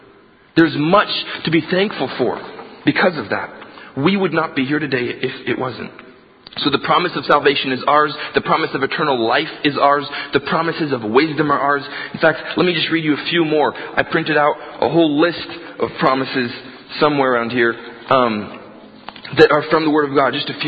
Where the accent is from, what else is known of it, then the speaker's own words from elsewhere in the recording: Morocco; I grew up in Morocco